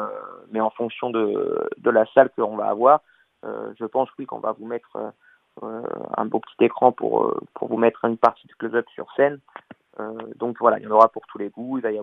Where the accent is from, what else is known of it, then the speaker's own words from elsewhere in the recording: Clermont-Ferrand, Auvergne-Rhône-Alpes, France; je suis originaire et natif de Clermont-Ferrand.